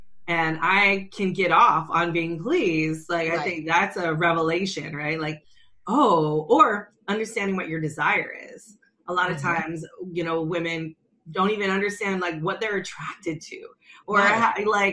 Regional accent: California, United States; also born or lived in Atlanta; I was coming from California, I think the word sex just wasn't as stigmatized and shamed upon as it is in the South. And being in the South and being in Atlanta for 14 years

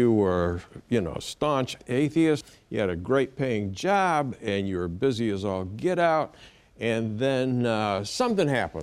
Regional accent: Chicago, Illinois, United States; And when I say former atheist, I grew up in Chicago.

